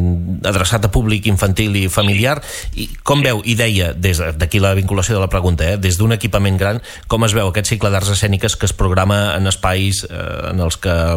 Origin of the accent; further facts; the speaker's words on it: Pals, Catalonia, Spain; jo, que sóc de Pals